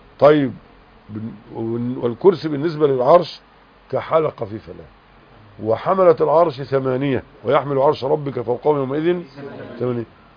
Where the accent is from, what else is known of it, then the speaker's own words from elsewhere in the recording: Egypt; يعني احنا عندنا في مصر مثلا 27 محافظة فيها 27 جامعة حكومية